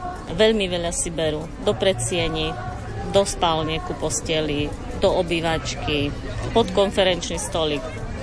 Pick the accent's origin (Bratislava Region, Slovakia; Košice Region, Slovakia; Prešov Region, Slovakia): Prešov Region, Slovakia; Ľutina; som z Ľutiny.